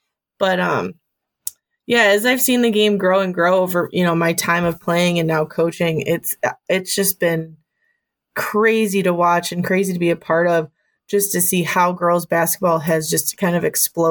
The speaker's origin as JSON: {"language": "English", "town": "Avon", "region": "Indiana", "country": "United States", "tie": "born or raised there", "said": "And we grew up in Avon."}